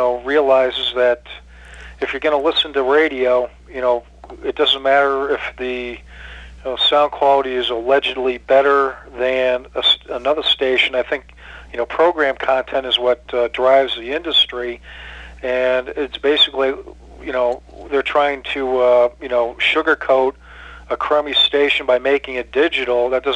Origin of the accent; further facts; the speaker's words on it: Connecticut, United States; Where I grew up in Connecticut, I could listen to a couple stations, WRCQ 910 out of Hartford and WDRC AM 1360